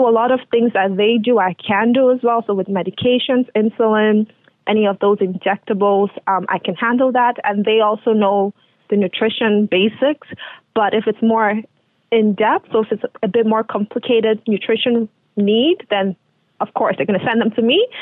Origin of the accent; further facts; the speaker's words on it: Nigeria; now in Canada; I'm Nigerian originally, right?